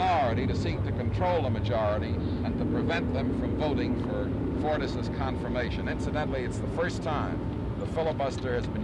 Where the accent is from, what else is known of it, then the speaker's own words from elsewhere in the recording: New York, United States; in my judgment as a New Yorker